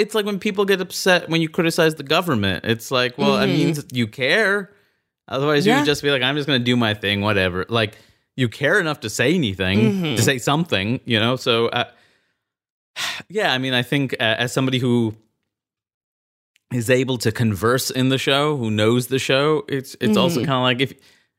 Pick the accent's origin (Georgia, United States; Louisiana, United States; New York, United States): New York, United States; Queens; that's part of why I loved growing up in Queens so much. Like, I could be an Indian dude.